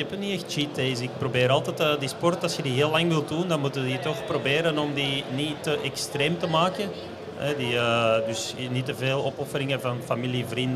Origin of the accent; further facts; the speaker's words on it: Belgium; now in Girona, Spain; voor mij als Belg is dat toch dat frituur